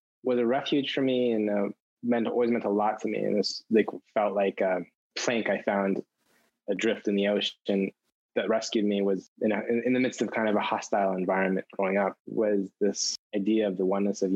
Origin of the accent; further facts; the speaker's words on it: Santa Fe, New Mexico, United States; I grew up in Santa Fe, New Mexico, in a predominantly Hispanic neighborhood